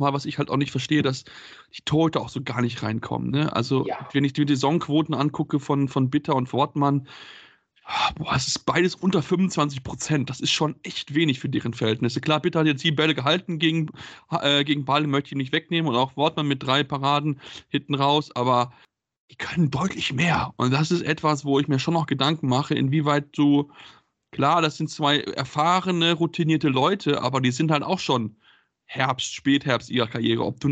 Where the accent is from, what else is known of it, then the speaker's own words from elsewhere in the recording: Hamburg, Germany; Aber als Hamburger würde ich auf jeden Fall versuchen, mit den Hannoveranern mitzuhalten, denn Hamburg ist für mich die schönere Stadt